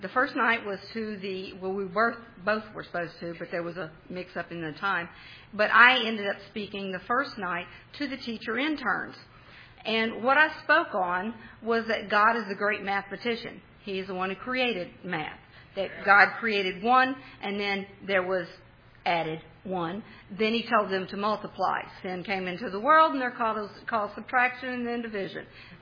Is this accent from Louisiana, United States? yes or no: yes; Winfield, Louisiana, United States; Louisiana is my home state. I was raised and grew up in Winfield.